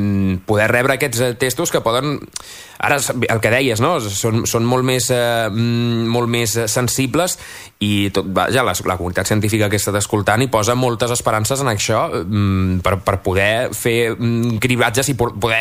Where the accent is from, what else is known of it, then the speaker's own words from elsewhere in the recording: La Bisbal d'Empordà, Catalonia, Spain; Jo soc de la Bisbal, teníem un risc de rebrot allò menys de 100